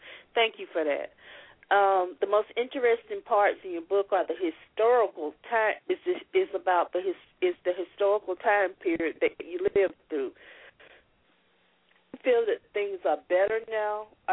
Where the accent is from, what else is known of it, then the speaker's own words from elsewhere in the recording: the South, United States; I've always lived in the South and I was born in the South. I'm like an hour from the Alabama state line.